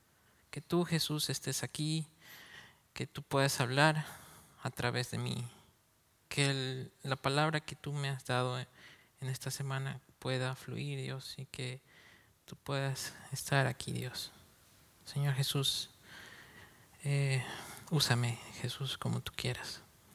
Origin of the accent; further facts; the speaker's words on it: Ecuador; Swedish is a second language; moved away as an adult; now in Gothenburg, Sweden; Jag kommer från Ecuador, från början. Jag har bott här i Sverige nästan 4 år med min fru Nicolina. Vi bor i Göteborg.